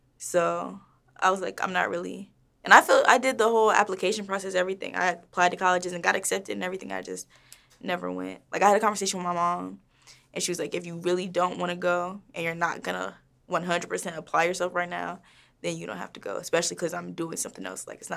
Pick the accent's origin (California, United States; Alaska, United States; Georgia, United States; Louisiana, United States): Georgia, United States; Atlanta; also born or lived in Laurel, Maryland; I was raised, I want to say, halfway in Maryland, and then in sixth grade, I moved to Atlanta. So, like, raised Laurel, but really, like, grew up in Atlanta.